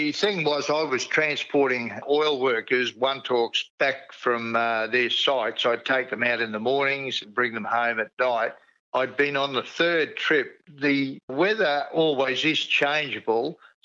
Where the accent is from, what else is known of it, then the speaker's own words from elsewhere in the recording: Port Moresby, National Capital District, Papua New Guinea; moved away; also born or lived in Brisbane; I was born in Port Moresby on the 27th of September 1950. My brother and myself were both born up there, and we spent most of our early life up there before we went to boarding school in Brisbane back in the 60s.